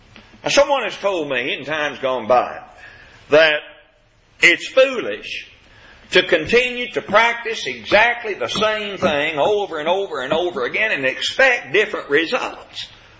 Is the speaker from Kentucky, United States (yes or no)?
yes; Kentucky, United States; now in Arkansas, United States; I grew up in Kentucky. Kentucky has tornadoes. Arkansas, where I live, was known as Tornado Alley.